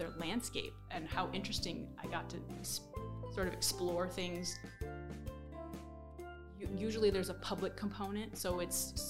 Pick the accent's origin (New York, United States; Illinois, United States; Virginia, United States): New York, United States; Horseheads; My mom and dad were high school teachers in Elmira districts. And so my brother and I grew up in the Southern Finger Lakes